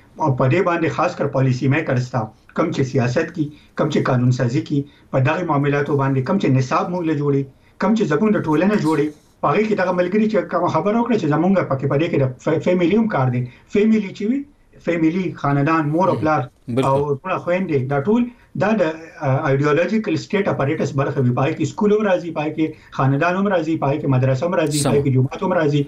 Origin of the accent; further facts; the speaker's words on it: Khyber Pakhtunkhwa, Pakistan; موږ د پښتونخوا یو